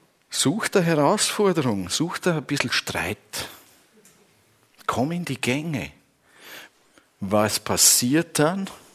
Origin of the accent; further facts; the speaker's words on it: Switzerland; Ich komme ja aus der Schweiz und dann war für mich, in der Schweiz gibt es auch sehr katholische Gebiete, aber ich komme aus einem anderen Teil.